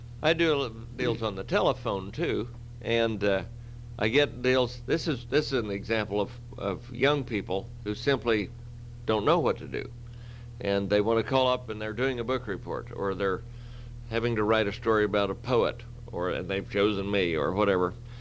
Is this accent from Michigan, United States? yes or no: no; Colorado, United States; Well, I'm from Colorado, Chuck.